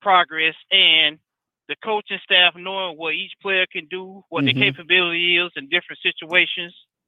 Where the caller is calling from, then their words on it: North Carolina, United States; from North Carolina.